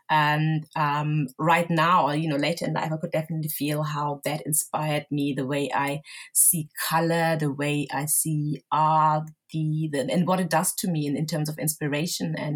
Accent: southern Germany, Germany; I grew up in the south of Germany, which is a very traditional

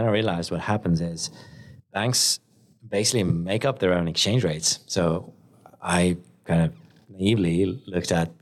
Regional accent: Estonia; moved away as an adult; now in London, United Kingdom; I moved, I'm originally from Estonia.

